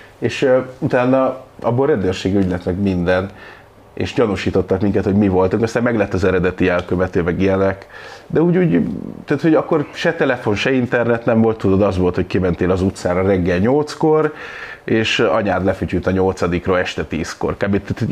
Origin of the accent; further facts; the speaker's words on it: Tápiószecső, Pest, Hungary; Nagyon sok helyen, 15-ben Gyöbrőn laktam, Tápiószecsőn. Egy kicsit ilyen költöző család voltunk